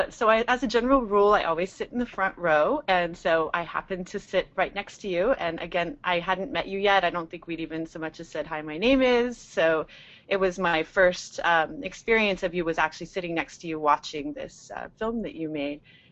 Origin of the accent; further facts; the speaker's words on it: San Francisco, California, United States; I'm from San Francisco, California.